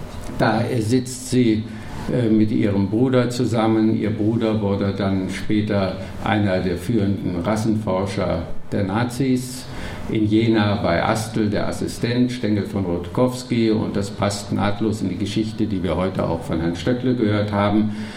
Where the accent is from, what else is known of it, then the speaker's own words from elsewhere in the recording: Poznań, Greater Poland, Poland; born there; denn mein Geburtsort ist Posen.